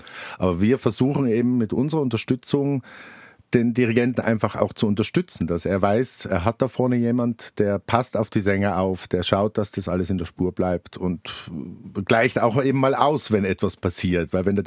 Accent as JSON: {"language": "German", "town": "Innsbruck", "region": "Tyrol", "country": "Austria", "tie": "born or raised there", "said": "Genau, ich bin gebürtiger Innsbrucker und habe dort dann studiert"}